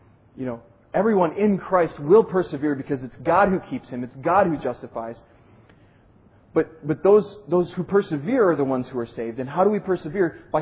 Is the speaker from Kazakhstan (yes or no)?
no; Minnesota, United States; accent: Minnesotan; I'm a Minnesotan, so y'all is still new to my vocabulary. Although I love the second person plural. I wish I had that in my native Minnesotan.